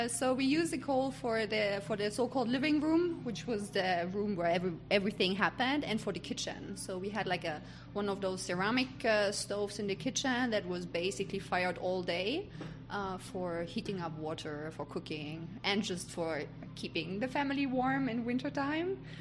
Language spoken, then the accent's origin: English; East Germany, Germany; my passport is German. I was growing up in Eastern Germany. I was born in 1982, so a couple of years before the reunification started. And I have lived in the communist part of Germany enough to see how it affected my family.